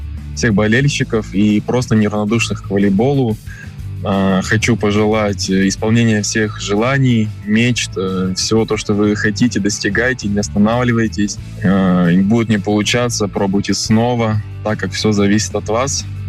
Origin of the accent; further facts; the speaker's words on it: Perm, Perm Krai, Russia; Я вырос в Перми, на Урале, в Поволжье